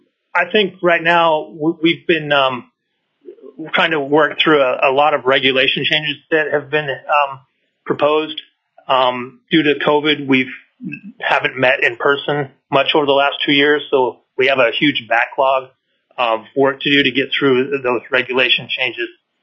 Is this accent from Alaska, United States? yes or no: yes; Skagway, Alaska, United States; now in Palmer, United States; I'm a lifelong Alaskan. I grew up in Skagway, and now I live in Palmer.